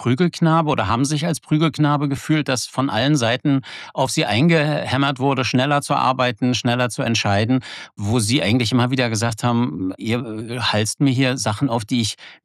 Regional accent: Germany; ich komme aus der DDR

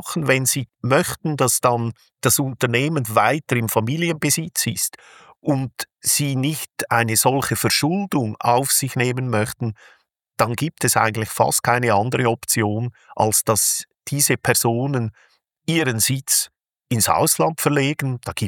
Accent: Lucerne, Switzerland; Ich komme ja aus der Zentralschweiz, im Kanton Luzern.

